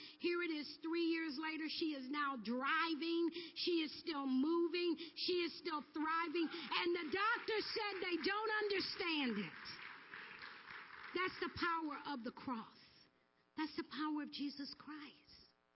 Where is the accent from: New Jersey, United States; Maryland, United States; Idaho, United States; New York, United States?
New York, United States; I'm from New York.